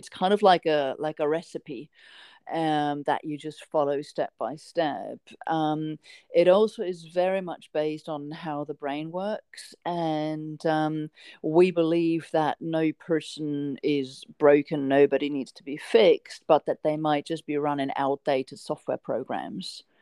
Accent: Japan; Growing up in Japan, I went to a German school, but it was a very mixed international school. And as my sister and I, we lived in a complete Japanese neighborhood, but we never really blended

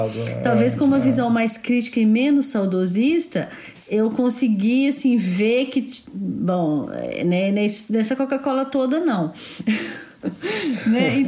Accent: Belo Horizonte, Minas Gerais, Brazil; now in France; Eu chorei de novo quando eu cheguei em Belo Horizonte, porque eu sou de Belo Horizonte, sabe?

